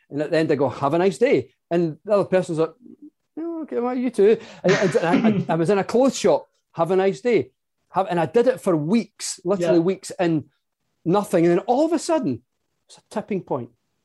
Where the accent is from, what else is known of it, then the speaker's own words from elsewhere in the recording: Scotland, United Kingdom; I'm Scottish. I live in Scotland. I'm back in Scotland now. But I was living just outside London in a little town.